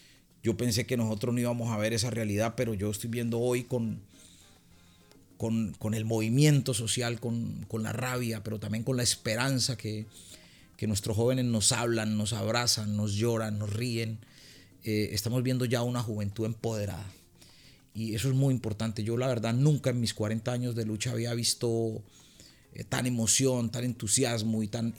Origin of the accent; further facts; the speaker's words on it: Colombia; aspiro que Dios me dé vida para poder disfrutar mi país, abrazar a mi pueblo, ir a disfrutar del vallenato en el Caribe, ir a disfrutar de la salsa en el suroccidente colombiano